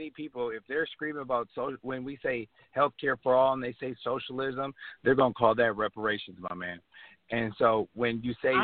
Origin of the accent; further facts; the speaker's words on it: Minnesota, United States; And I've met him a couple of times, you know, being that I'm from Minnesota.